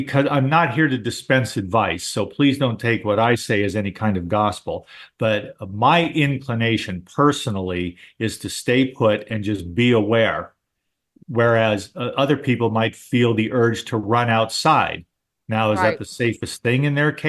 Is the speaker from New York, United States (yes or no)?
no; California, United States; I grew up in Southern California. So earthquakes were not unusual